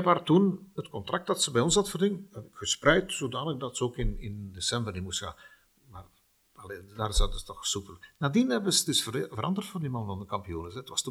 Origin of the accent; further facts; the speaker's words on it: Lennik, Flemish Brabant, Belgium; Ik ben afkomstig van Lennek.